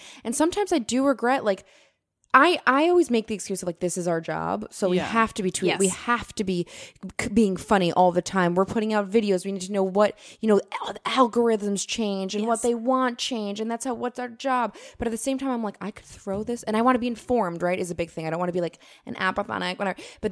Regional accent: Queens, New York, United States; even though I'm from Queens, it was just too much.

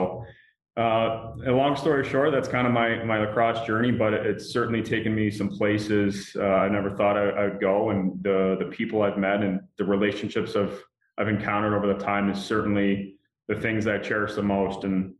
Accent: Canada; being a Canadian kid

